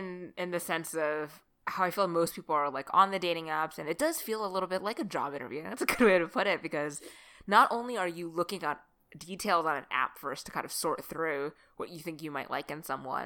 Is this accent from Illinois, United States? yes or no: no; Sacramento, California, United States; I'm from Sacramento, so the Kings are my home team. I had a Kings poster up in my room.